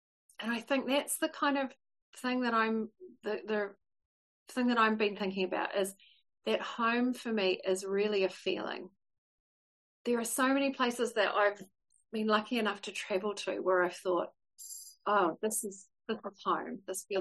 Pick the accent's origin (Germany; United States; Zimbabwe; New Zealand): New Zealand; now in United Kingdom; planning this sabbatical, we're calling it a sabbatical, to New Zealand for a couple of years, back to my home country because I live in the UK at the moment.